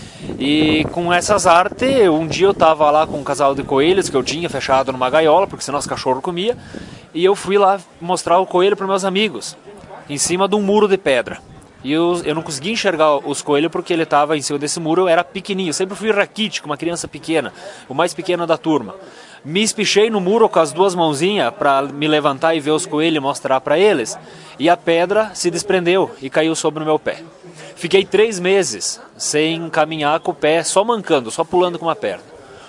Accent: Campestre da Serra, Rio Grande do Sul, Brazil; Eu sou natural de Campestre da Serra. Minha família mora lá, trabalha com agricultura

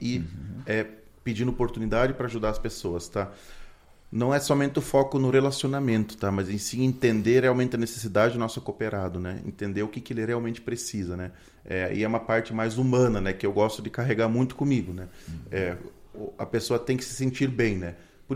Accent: Selbach, Rio Grande do Sul, Brazil; Eu sou natural de Selbach.

